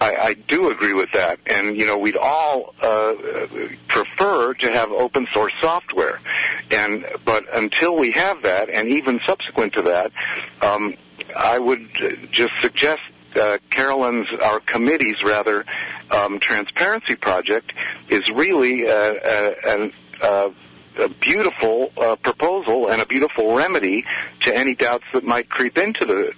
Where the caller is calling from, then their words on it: California, United States; I'm calling from Humboldt County.